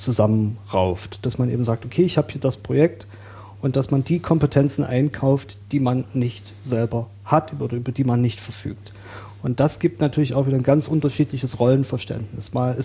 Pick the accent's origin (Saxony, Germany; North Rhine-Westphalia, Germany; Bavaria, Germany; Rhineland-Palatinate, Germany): Saxony, Germany; moved away as an adult; now in Berlin, Germany; Ich bin ein zugezogener Berliner. Das heißt, ich bin in Sachsen aufgewachsen und habe sozusagen für den Berliner Bereich einen Migrationshintergrund und bin seit 2009 in Berlin